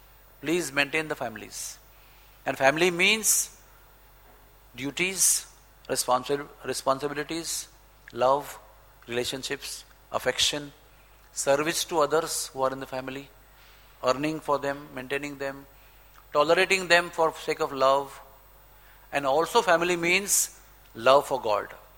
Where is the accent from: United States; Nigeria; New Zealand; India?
India; We are very fortunate because we are from Indian culture, Bharat Varsha culture, which is strong and deep-rooted and long-standing.